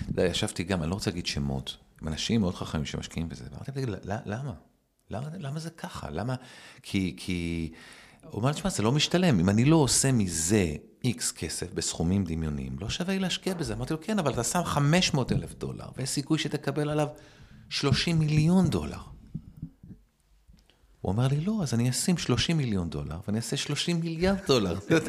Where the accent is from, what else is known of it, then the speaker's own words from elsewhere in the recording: Kiryat Ata, Haifa District, Israel; אני גדלתי בקריית אתא, אחי.